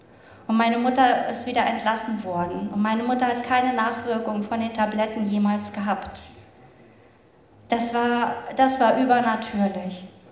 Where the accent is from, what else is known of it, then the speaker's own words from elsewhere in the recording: East Germany, Germany; Ich bin in der DDR groß geworden.